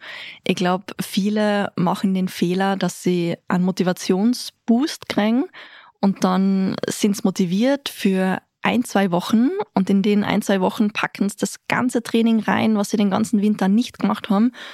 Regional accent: Tyrol, Austria; Meine Eltern oder wo ich aufgewachsen bin, ist in der Nähe von Tristach.

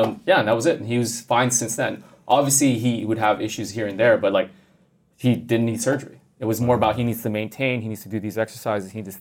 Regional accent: Montreal, Quebec, Canada; Growing up in Canada, yeah. So I'm originally from Montreal.

